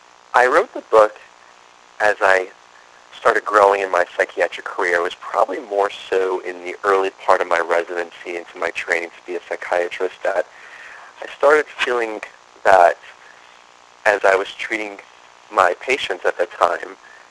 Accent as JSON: {"language": "English", "town": "Brooklyn", "region": "New York", "country": "United States", "tie": "born or raised there", "said": "no, I was born in Brooklyn, closer to Coney Island, and by the time I was 13 years old, I had been shot at, I had been robbed at knife point"}